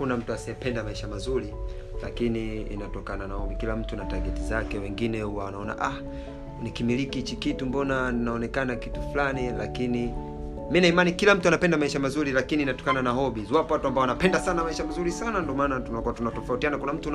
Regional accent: Tabora, Tanzania; mimi natokea Unyamwezini afu napenda na Unyamwezi. Acha nijivike tu na mimi niwe Mnyamwezi.

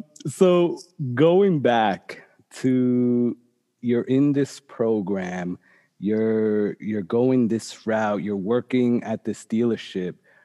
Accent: Boston, Massachusetts, United States; I actually, obviously I'm here in South Florida now, but I'm from Boston, Massachusetts.

